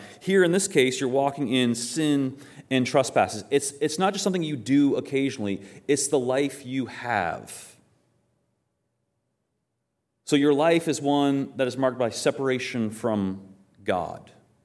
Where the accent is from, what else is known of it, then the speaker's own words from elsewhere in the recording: Maine, United States; And I'm from Maine, so I found an example of a car from Maine.